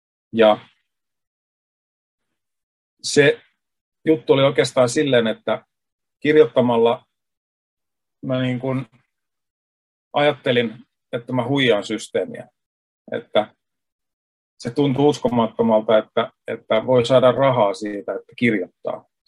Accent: Hämeenlinna, Kanta-Häme, Finland; Olen siis Hämeenlinnasta kotoisin

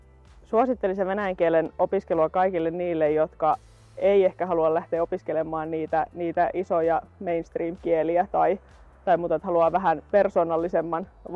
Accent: Southeast Finland, Finland; moved away as an adult; now in Jyväskylä, Finland; Itse muutin ulkopaikkakuntalaisena tuolta Kaakkois-Suomesta Jyväskylään vuonna 2006

